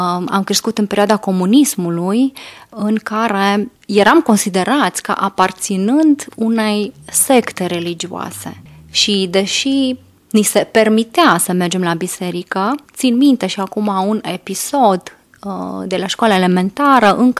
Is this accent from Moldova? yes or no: no; Vršac, Vojvodina, Serbia; now in Romania; De origine sunt din Vârșeț, Serbia.